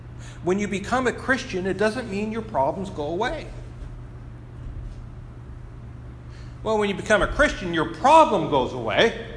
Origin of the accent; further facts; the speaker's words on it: California, United States; My experience as I grew up in Southern California, and again, I came to the faith in my 20s